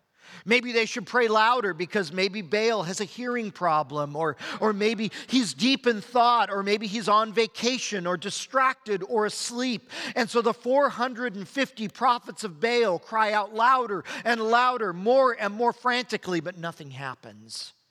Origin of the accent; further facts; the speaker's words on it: California, United States; and as a Californian, I'm acquainted with such things as earthquakes.